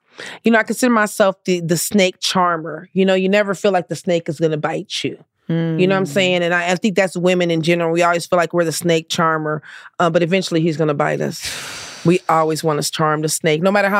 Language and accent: English; Compton, California, United States; I grew up in the hood. I grew up in Compton. I know how to maneuver myself.